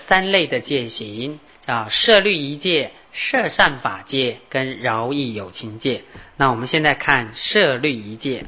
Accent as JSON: {"language": "Chinese", "country": "China", "said": "其实中国受儒家教育，中国是这个是一个很特别很殊胜的民族啊，我自己也是中国人，我也感觉很与有"}